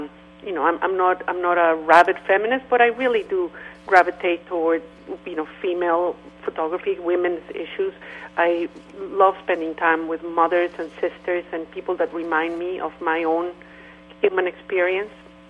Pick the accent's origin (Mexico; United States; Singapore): Mexico; You know, I grew up in Mexico, and Mexico's a really wonderful country